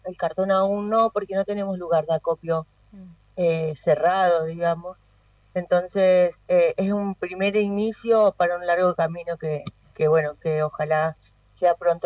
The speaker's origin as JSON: {"language": "Spanish", "town": "Paraná", "region": "Entre Ríos", "country": "Argentina", "tie": "born there", "lives_now": "La Picada, Argentina", "said": "Yo estoy nacida en Paraná."}